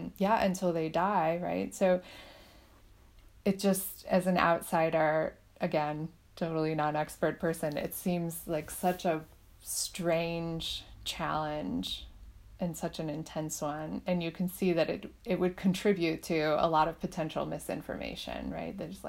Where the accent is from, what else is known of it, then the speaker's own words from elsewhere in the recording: United States; but as an American, I just have a perspective on it that it took so long to get any reaction.